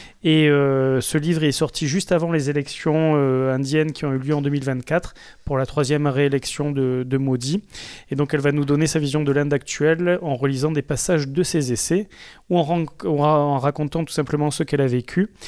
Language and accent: French; France; nous, en tant que Français, on va lui dérouler le tapis rouge